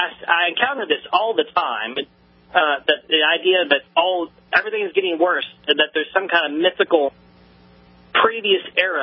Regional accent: Cincinnati, Ohio, United States; with that I'm actually from Cincinnati area, and he mentioned Walnut Heights High School.

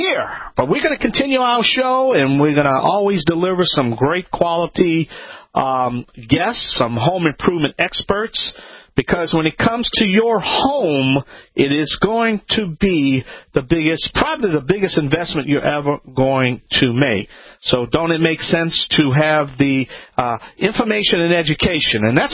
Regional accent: Louisiana, United States; I'm a Cajun man from the Bayou Land, the originator, not the duplicator.

